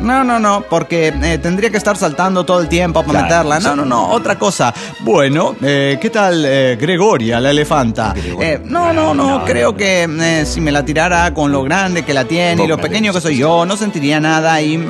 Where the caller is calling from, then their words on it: Teapa, Tabasco, Mexico; de Teapa.